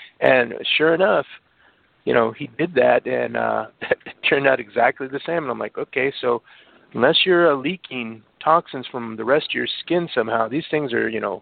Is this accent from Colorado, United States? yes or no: yes; Colorado, United States; when I was a kid growing up in Colorado, for us, we didn't know what the concept of car camping was.